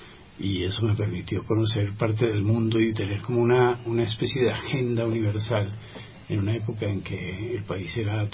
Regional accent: Bogotá, Colombia; also born or lived in Barrancabermeja; Yo nací en Barranca Bermeja en 1960, crecí en Bogotá

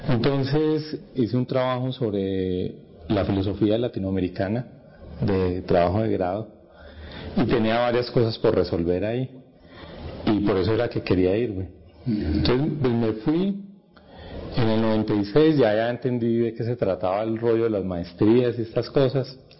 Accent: Dosquebradas, Risaralda, Colombia; also born or lived in Manizales; Bueno, yo nací en Manizales, pero viví todo el tiempo en Pereira, en Dos Quebradas, Risaralda. Ese es el municipio ahí al lado de Pereira. Ahí viví, ahí hice la primaria

